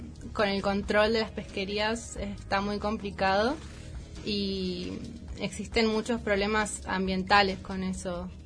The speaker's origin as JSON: {"language": "Spanish", "town": "San Antonio Este", "region": "Río Negro", "country": "Argentina", "said": "yo vengo de Argentina, de un pueblo muy chiquitito en la Patagonia, que se llama San Antonio Este."}